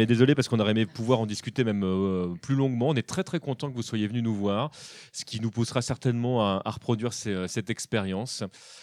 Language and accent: French; France; Mais en tout cas, chez nous, en France, on a quand même une culture qui où on a beaucoup fantasmé le Japon.